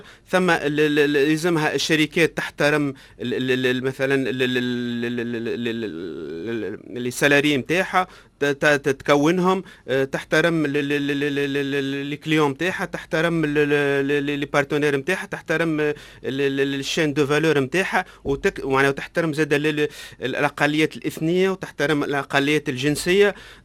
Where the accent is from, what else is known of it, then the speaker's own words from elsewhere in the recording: Tunisia; عندنا الكفاءات من المهندس حتى للليدرشيب معناها عندنا في تونس